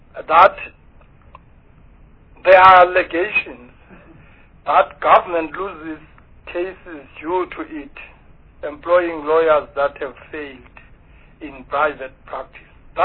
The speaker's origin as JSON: {"language": "English", "region": "Eastern Cape", "country": "South Africa", "said": "But then I'm coming from the Eastern Cape."}